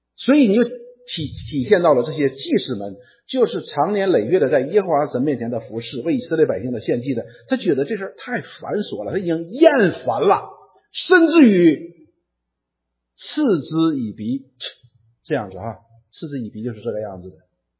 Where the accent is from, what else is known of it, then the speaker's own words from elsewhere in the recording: Northeast China, China; 我们东北人有一句话叫什么呢？